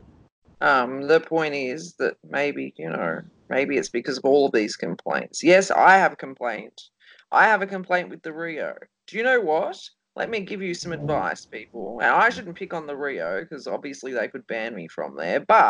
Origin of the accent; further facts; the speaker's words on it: Australia; And I'm an Aussie woman, you know, so that just says a lot.